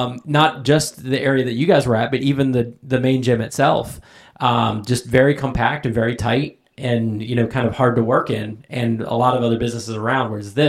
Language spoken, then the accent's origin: English; Florida, United States; Yeah. And as somebody, like I said, I'm from Florida.